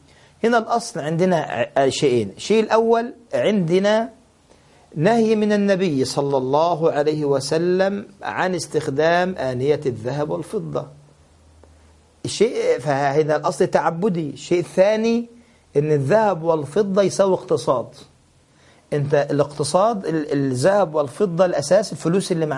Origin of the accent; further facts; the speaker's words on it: Egypt; قراريط يعني احنا عندنا في مصر بنقول الإيراط